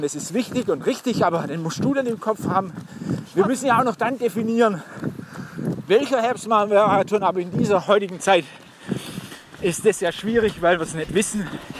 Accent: Blaubeuren, Baden-Württemberg, Germany; Ich komme ursprünglich aus Blaubeuren, Schwäbische Alb, gibt es nur Berge.

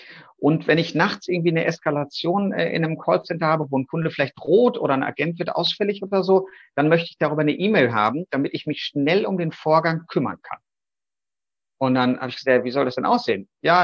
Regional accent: North Rhine-Westphalia, Germany; Jetzt komme ich ja aus Westfalen, das ist ja so der ärmere Teil von Nordrhein-Westfalen.

